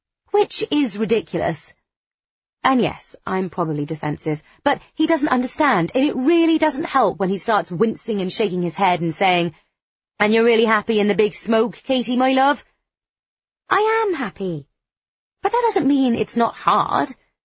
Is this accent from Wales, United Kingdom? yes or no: no; South West England, United Kingdom; accent: West Country; It was in Birmingham that I decided to lose my West Country accent.